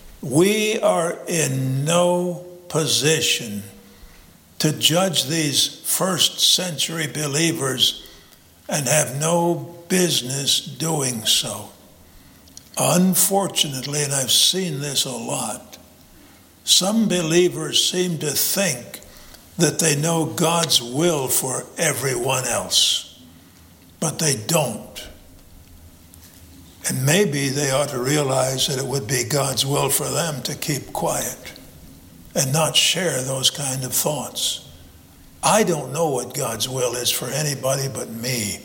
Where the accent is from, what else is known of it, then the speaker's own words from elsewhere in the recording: Illinois, United States; Well, you know, when I grew up in Illinois and I moved to North Carolina, as far as I'm concerned, I went down to North Carolina.